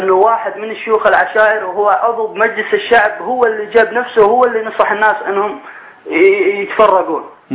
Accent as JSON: {"language": "Arabic", "town": "Abu Kamal", "region": "Deir ez-Zor Governorate", "country": "Syria", "lives_now": "Kuwait", "said": "وأنا طبعا من دير الزور من مدينة البوكمال بس عايش بالكويت"}